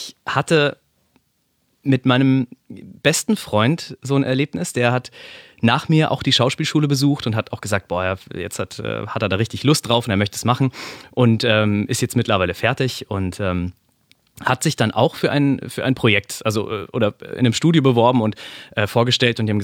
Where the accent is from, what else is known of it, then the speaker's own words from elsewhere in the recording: Munich, Bavaria, Germany; ich komme eigentlich aus Minga, gell? Also ich bin ein Bayer, quasi ein Ausländer. also ich komme aus dem schönen München, aus dem Süden von Deutschland